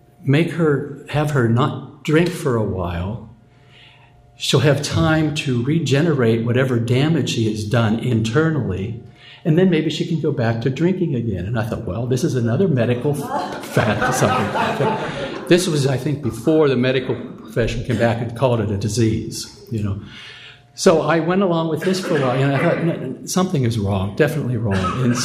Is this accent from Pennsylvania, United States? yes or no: yes; Pennsylvania, United States; My brother is from, I'm from Pennsylvania.